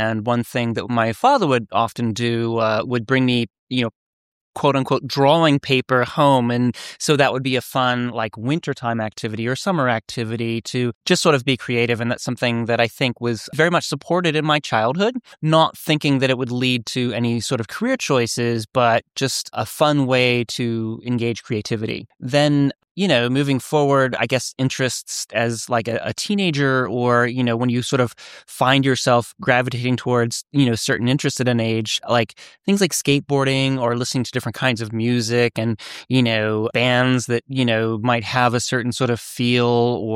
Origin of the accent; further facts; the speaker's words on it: Bridgeport, Ohio, United States; I grew up in Ohio. I was born in Bel Air and right along the Ohio River in Bridgeport, Ohio, adjacent to West Virginia and Pennsylvania.